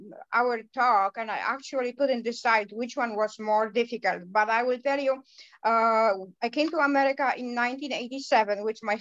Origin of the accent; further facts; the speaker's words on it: Poland; moved away as an adult; also born or lived in Gdańsk; So my both parents were doctors, and they were working in Poland, and I became a doctor.